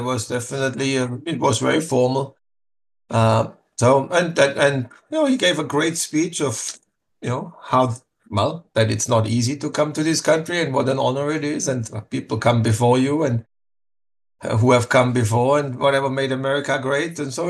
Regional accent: Germany; English is a second language; now in United States; Germany originally, that's right.

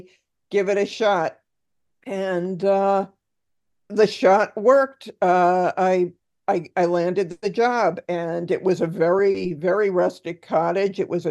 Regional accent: Danvers, Massachusetts, United States; I am not a Long Islander nor a New Yorker. I was originally born in Danvers, Massachusetts. That's where I grew up.

